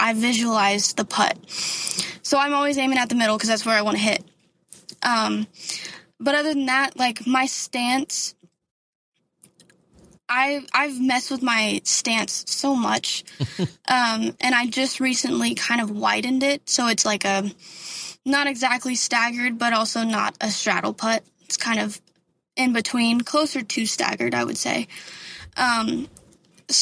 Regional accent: Texas, United States; I am from West Texas, and we don't really have much elevation.

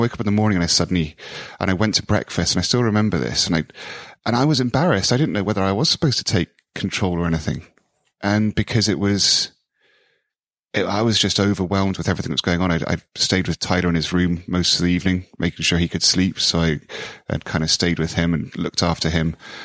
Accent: United Kingdom; I thought it just it felt that I was being very British and I didn't want to show emotion.

